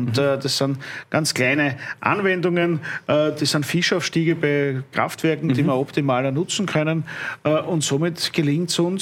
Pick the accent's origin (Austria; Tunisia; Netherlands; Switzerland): Austria; Und als Österreicher ist ganz klar, wir sind gegen Nuklear